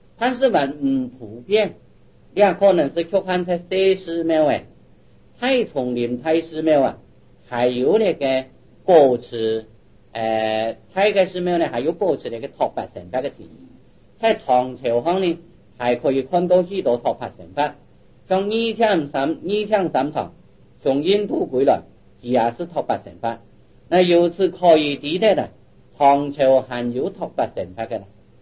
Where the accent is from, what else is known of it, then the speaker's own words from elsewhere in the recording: China; 所以我们中国人呢，可以讲五田即是汉